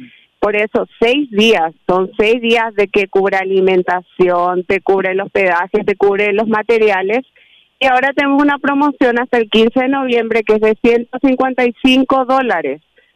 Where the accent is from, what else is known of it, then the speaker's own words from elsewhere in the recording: Paraguay; Sí, soy paraguaya viviendo en Movida Chile y trabajando en Movida Chile.